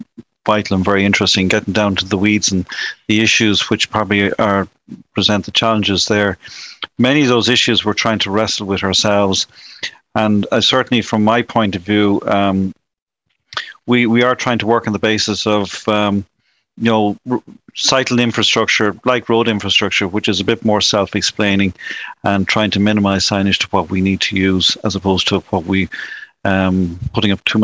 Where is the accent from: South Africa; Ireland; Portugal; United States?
Ireland; because if nothing else, in Ireland, we have the Irish language as well as the English language